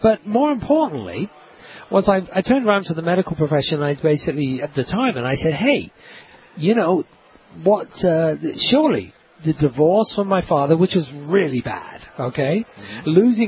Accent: England, United Kingdom; I'm English.

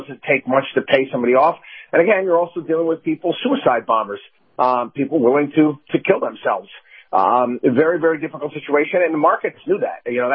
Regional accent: Albany, New York, United States; If I was to drive, you know, two and a half hours north where I grew up in Albany, New York

